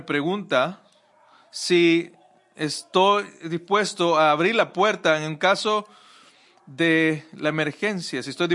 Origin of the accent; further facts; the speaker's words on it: Jacksonville, Florida, United States; Yo viajé aquí desde Jacksonville, de donde yo soy.